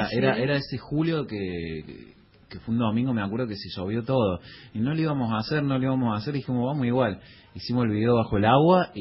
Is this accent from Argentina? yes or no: yes; Córdoba, Argentina; now in Buenos Aires, Argentina; yo soy de Córdoba Capital y hace unos años que estoy acá en Buenos Aires